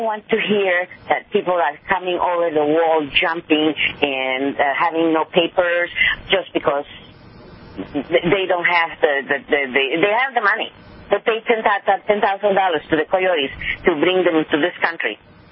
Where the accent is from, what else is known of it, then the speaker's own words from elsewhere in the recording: Guatemala; now in United States; I am a naturalized citizen. I'm originally from Guatemala.